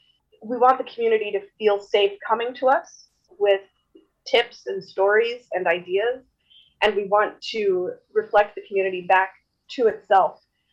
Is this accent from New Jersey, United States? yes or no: yes; New Jersey, United States; now in Iowa City, United States; because I'm not from Iowa myself originally. I'm from New Jersey, so even coming into Iowa City was sort of a learning experience.